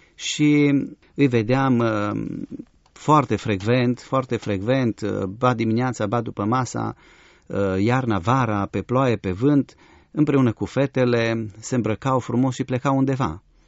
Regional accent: Cluj-Napoca, Cluj County, Romania; Eu, deși m-am născut în Cluj, am crescut aproape de centru

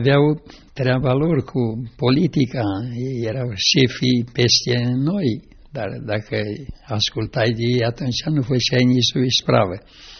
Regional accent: Cluj-Napoca, Cluj County, Romania; atunci am venit înapoi la Cluj, că eram de aici din Cluj.

